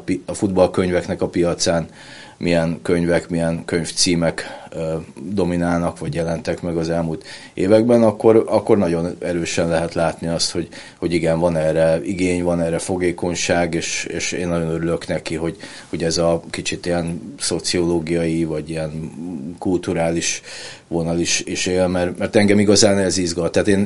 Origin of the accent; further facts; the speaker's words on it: Budapest, Hungary; Budapesten nőttem fel, meg egyébként nagyon kötődöm Budapesthez